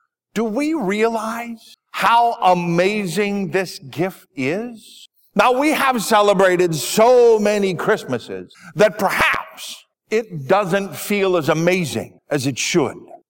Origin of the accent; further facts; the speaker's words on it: Minnesota, United States; growing up in Minnesota, sometimes it was even long underwear.